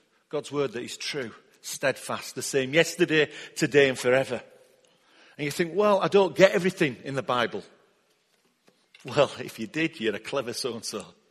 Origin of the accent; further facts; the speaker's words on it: Yorkshire and the Humber, United Kingdom; I'm a Yorkshire lad. I'm going to be blunt.